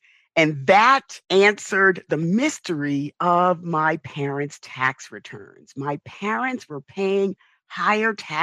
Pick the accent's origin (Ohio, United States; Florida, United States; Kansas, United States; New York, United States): New York, United States; New York City; I grew up in the South Bronx.